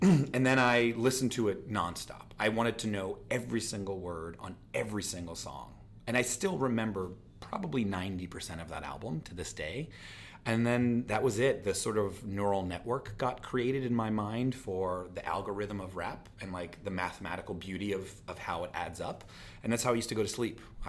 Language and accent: English; Pennsylvania, United States; also born or lived in Philadelphia; Born in Philly and then moved outside of it.